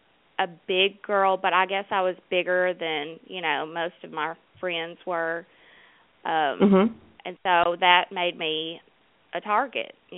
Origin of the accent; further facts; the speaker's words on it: Tennessee, United States; I'm a 28-year-old recovering addict, and I'm from Middle Tennessee.